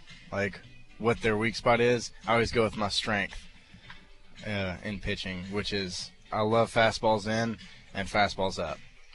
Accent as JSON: {"language": "English", "region": "Mississippi", "country": "United States", "said": "I know that's interesting considering I'm from Mississippi."}